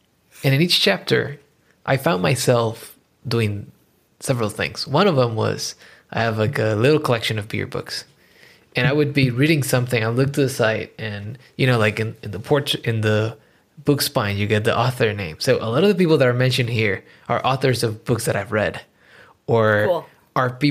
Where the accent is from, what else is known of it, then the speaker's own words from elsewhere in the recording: Puerto Rico; I grew up in Puerto Rico